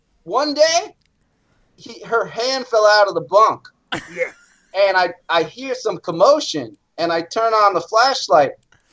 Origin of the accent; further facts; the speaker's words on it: East Coast, United States; Personally, because, like, you know, I'm from the East Coast, so.